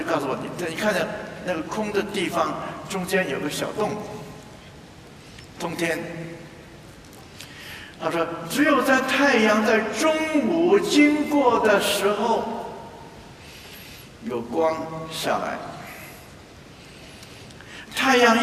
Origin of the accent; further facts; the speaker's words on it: Beijing, China; 我是生长在北京，但是我的老家是河北保定，所以我也知道一些乡下的情形。